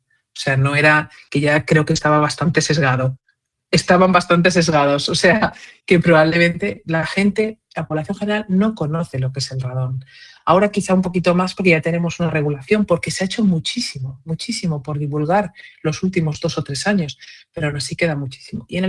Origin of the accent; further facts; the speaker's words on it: Zamora, Castile and León, Spain; now in Barcelona, Spain; Yo soy de Zamora. Y bueno, ahora trabajo en Cataluña, en Barcelona, pero yo soy de Zamora y aún siendo zamorana, médico y tal